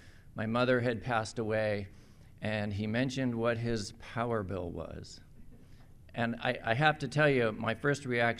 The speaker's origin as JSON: {"language": "English", "town": "Eugene", "region": "Oregon", "country": "United States", "tie": "born or raised there", "said": "So I ended up back in Eugene where I had started. I was born in Sacred Heart Hospital, and my dad still lives in the house that I grew up in."}